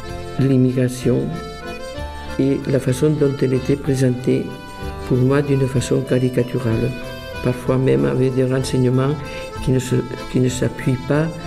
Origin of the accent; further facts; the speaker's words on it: Tarragona, Catalonia, Spain; French is a second language; moved away as an adult; now in France; Je suis née à Tarragone et j'y ai vécu jusqu'à l'âge de 21 ans, pendant le franquisme.